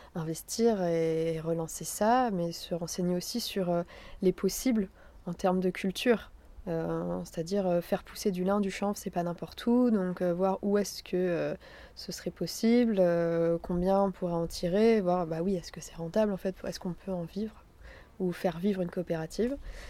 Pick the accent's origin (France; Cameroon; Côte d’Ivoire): France; Cherbourg, Normandy; je suis originaire de Cherbourg et je suis revenue m'y installer en tant qu'artisane dans le textile